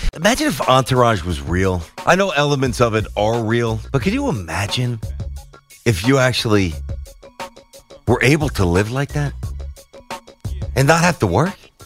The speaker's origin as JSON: {"language": "English", "town": "Brooklyn", "region": "New York", "country": "United States", "said": "We're boys, man. I mean, we're both from Brooklyn."}